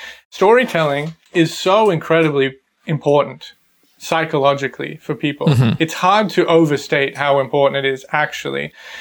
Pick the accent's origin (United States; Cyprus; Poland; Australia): Australia; now in England; Because I was an Australian living in England, they used to tease me all the time about about my accent, tease me about being Australian